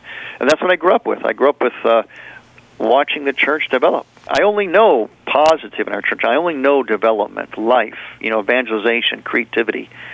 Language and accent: English; Cleveland, Ohio, United States; I grew up in Cleveland.